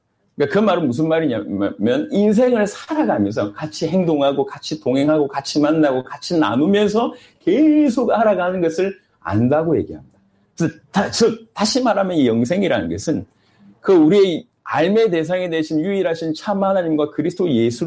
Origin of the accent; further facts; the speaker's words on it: Masan, South Gyeongsang, South Korea; 제또 고향이 마산이고, 마산에서 이제 고신 측에서 이렇게 잘 훈련받았습니다.